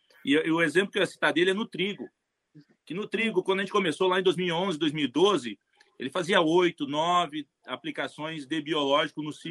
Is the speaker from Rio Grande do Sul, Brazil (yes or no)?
yes; Caçapava do Sul, Rio Grande do Sul, Brazil; que foi no Rio Grande do Sul, eu sou daí, sou natural de Caçapava